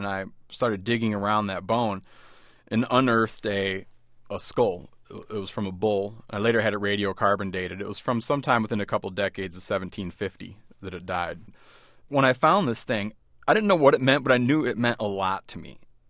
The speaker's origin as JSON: {"language": "English", "region": "Michigan", "country": "United States", "tie": "born or raised there", "lives_now": "Montana, United States", "said": "I grew up in Michigan, which is one of the few states that has no buffalo in it historically"}